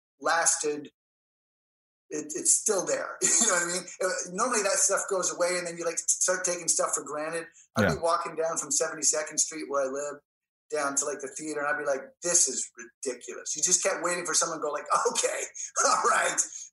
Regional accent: Canada; I'm Canadian. I got cast out of Canada.

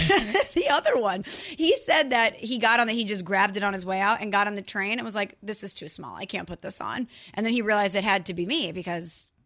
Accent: St. Louis, Missouri, United States; And I'm from St. Louis where you can't even leave change in your car or that car is going to get stolen.

